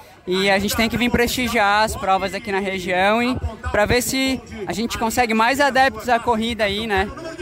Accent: Tubarão, Santa Catarina, Brazil; Então, eu sou de Tubarão

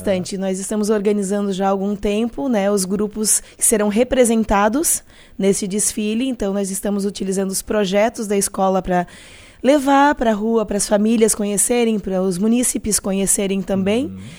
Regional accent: Urussanga, Santa Catarina, Brazil; a gente fala principalmente de valorização de quem somos, enquanto cidadãos uruçanguenses, enquanto brasileiros.

